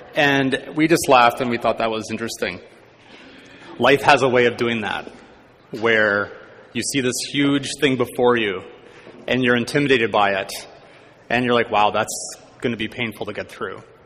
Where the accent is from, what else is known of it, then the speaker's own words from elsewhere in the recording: Niagara-on-the-Lake, Ontario, Canada; now in Squamish, Canada; I grew up in the Mennonite Brethren Church in southern Ontario in Niagara-on-the-Lake. I grew up on a fruit farm, peaches and cherries.